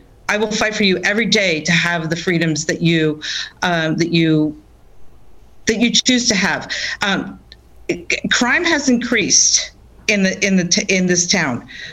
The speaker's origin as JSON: {"language": "English", "town": "San Francisco", "region": "California", "country": "United States", "tie": "born or raised there", "said": "and I say San Francisco, that's my hometown. I love it, but we need to avoid going there."}